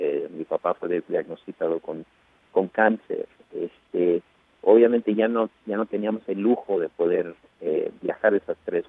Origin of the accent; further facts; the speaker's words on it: Los Angeles, California, United States; now in Maryland, United States; Yo, antes de vivir acá en Maryland, en la costa este, yo crecí en Los Ángeles